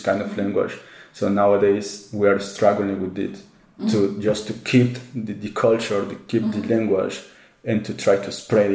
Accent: Peru; English is a second language; really like Peruvian food. I try a lot of food in different countries, in different parts. But for me, it's my hometown, and for sure, I really miss food.

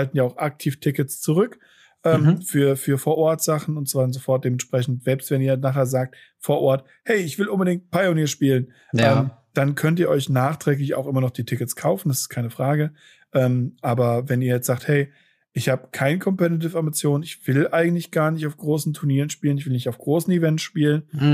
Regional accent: Southern Germany, Germany; Und ursprünglich komme ich ja aus Süddeutschland.

